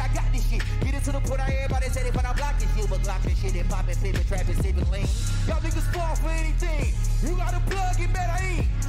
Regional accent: Atlanta, Georgia, United States; bro. I'm from East Atlanta.

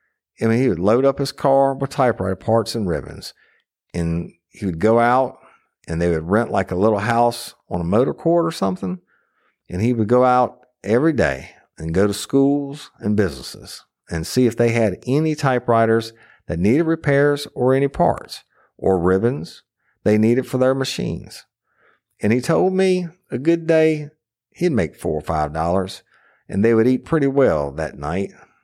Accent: White Bear Lake, Minnesota, United States; also born or lived in St. Paul; I grew up in St. Paul until I was probably 8 years old. And then we moved to a little called White Bear Lake, just maybe 8 to 10 miles north of St. Paul.

